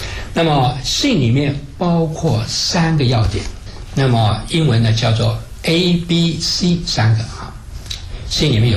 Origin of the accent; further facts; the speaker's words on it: China; 可以用我们中国人比较容易懂的话来描写哈，就中国人强调中庸之道。